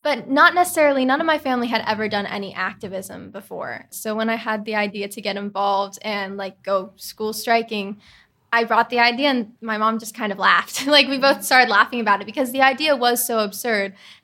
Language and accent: English; California, United States; that was my hometown. Everything that I loved was there. And so I started researching about wildfires, and I started to see the connection between climate change and California's wildfires.